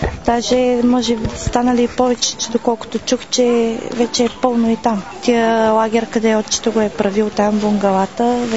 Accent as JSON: {"language": "Bulgarian", "town": "Dermantsi", "region": "Lovech Province", "country": "Bulgaria", "said": "Ми, аз съм от Дерманци, ние сме много деца. И учих в Огърчин."}